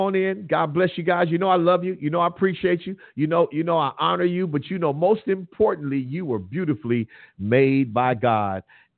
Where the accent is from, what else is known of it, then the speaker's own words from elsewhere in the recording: Compton, California, United States; also born or lived in Lynwood / Los Angeles; I grew up in Compton, Linwood, LA. I've grown up around here.